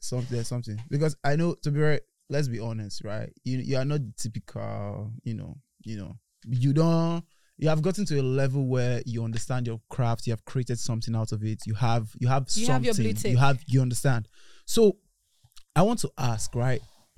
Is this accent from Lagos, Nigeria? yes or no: no; Warri, Delta, Nigeria; Because me, I was born in Worry, born and raised, you get me?